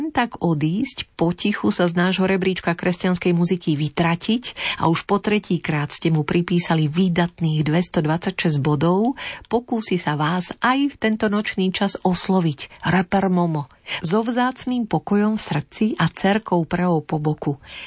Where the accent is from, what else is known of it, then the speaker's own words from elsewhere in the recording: Staré Medzilaborce, Žilina Region, Slovakia; Pochádzam zo Starého Medvedzia, narodila som sa v 68.